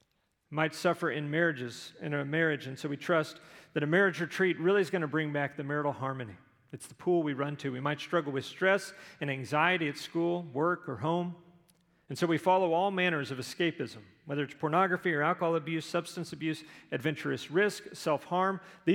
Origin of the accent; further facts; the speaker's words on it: Houston, Texas, United States; I mean, I grew up in Houston, but I was an Oilers fan.